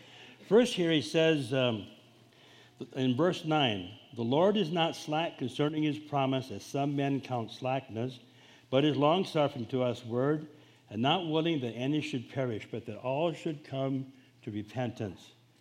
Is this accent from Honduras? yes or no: yes; Honduras; When we lived in Honduras, I grew up in Honduras